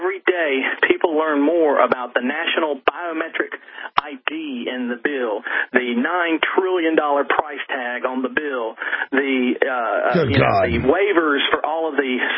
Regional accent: North Carolina, United States; including in my home state of North Carolina.

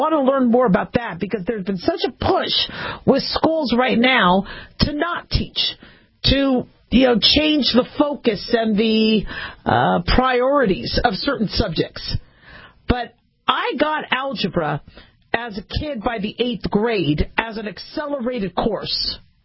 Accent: California, United States; I'm from California. I was born it was Cedars of Lebanon at the time. Now it's called Cedars of Sinai.

